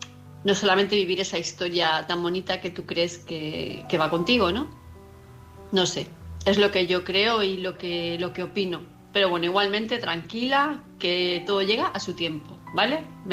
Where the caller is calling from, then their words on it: Palma de Mallorca, Balearic Islands, Spain; de Palma de Mallorca